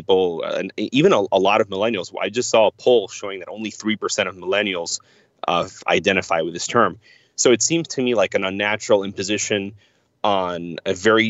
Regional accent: United States; Yeah, so I first heard of the term in the late 2000s here in the U.S. I'm an American.

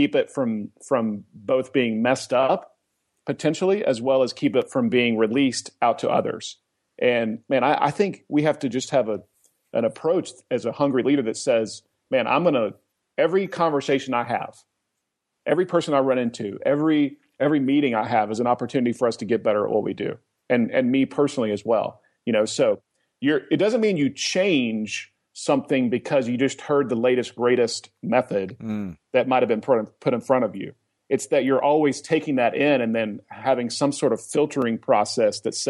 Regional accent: Oklahoma, United States; now in Atlanta, United States; You know, I'm a son of Jerry and Penny. I grew up in Oklahoma. You know, I mean, I live in Atlanta.

